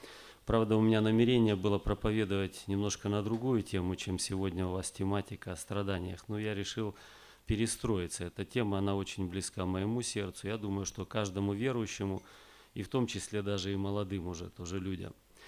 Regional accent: Kazakhstan; Как там у нас в Казахстане, я сам приезжий из Казахстана, как там складываются обстоятельства.

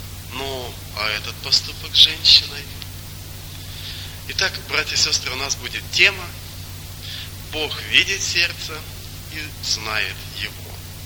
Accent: Russia; Вы знаете, хотя я и из России

